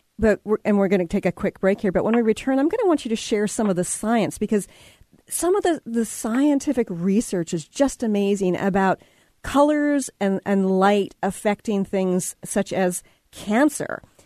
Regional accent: Texas, United States; now in Seattle, United States; Living in the Seattle area, I'm originally from Texas. And so I was, you know, born and I was raised in an environment where there was lots of sunlight.

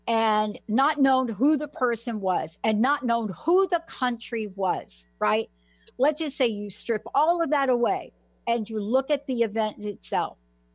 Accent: New York City, New York, United States; I grew up in the Bronx, and we witnessed something to one of the kids on the block.

